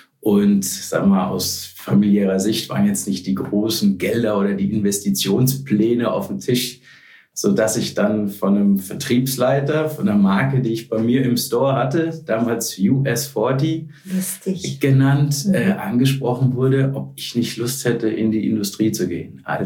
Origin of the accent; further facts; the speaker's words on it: Frankfurt, Hesse, Germany; Bin halber Holländer, habe lange am Strand gelebt. Aber zu Hause war immer Frankfurt.